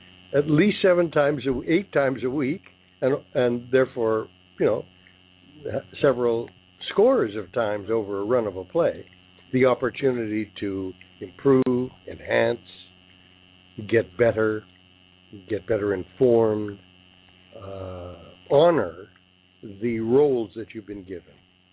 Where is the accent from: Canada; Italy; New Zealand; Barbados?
Canada; I'm a Canadian, therefore not an American who believes Americans are exceptional.